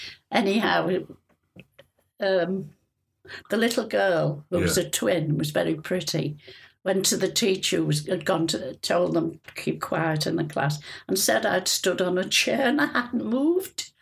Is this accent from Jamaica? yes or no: no; West Kirby, North West England, United Kingdom; born there; I was born in West Kirby. And it was the period, 1932